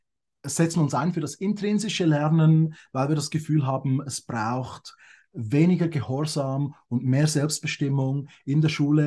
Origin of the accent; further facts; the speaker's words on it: Switzerland; Ich glaube schon, bei uns in der Schweiz. Und da habe ich 10 Jahre lang an der öffentlichen Schule gearbeitet.